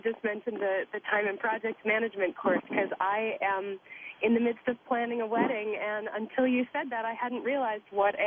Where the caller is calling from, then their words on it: Brooklyn, New York, United States; Calling from Brooklyn.